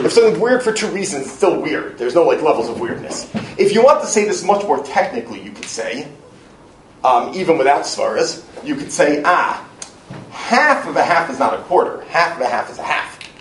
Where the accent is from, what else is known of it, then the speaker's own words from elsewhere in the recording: Brooklyn, New York, United States; I grew up in Brooklyn. That was considered adequate secular education.